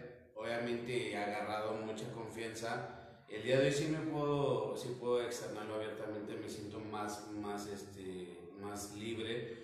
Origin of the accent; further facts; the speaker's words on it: State of Mexico, Mexico; somos del oriente del Estado de México